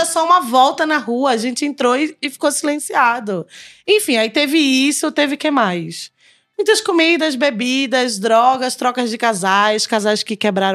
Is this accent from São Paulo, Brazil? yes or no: no; Pernambuco, Brazil; porque eu sou de Pernambuco, frevo, tá tudo ali.